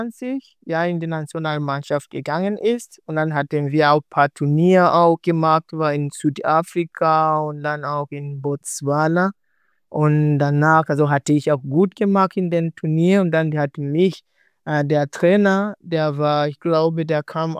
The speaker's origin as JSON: {"language": "German", "town": "Ukerewe", "region": "Mwanza", "country": "Tanzania", "said": "Ja, ich komme also aus Ukerewe, aber Ukerewe gehört auch in Mwanza."}